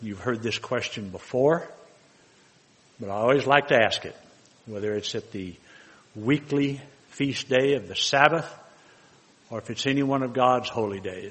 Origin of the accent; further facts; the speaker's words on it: Texas, United States; I wasn't born and raised in the church. I'm a first-generation Christian, and born and raised in Texas.